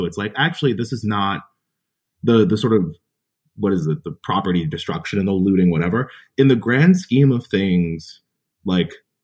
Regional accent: Greenville, South Carolina, United States; I grew up in what was then a very small town, Greenville, South Carolina, which, if you know South Carolina, you know it is no longer a small town. I grew up in public housing. I grew up with a single parent, white mother

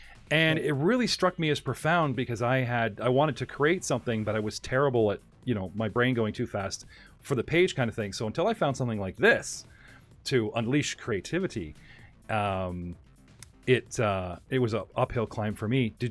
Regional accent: Canada; But I'm Canadian, and I don't suffer from the American sensitivity of what one does with one's American flag.

